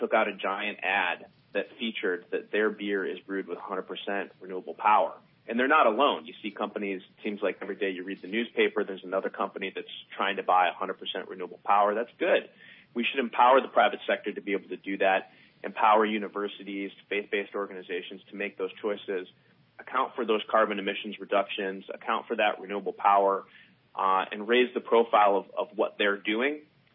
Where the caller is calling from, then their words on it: Annapolis, Maryland, United States; I'm calling you from Annapolis, Maryland. So it's just outside of Washington, D.C.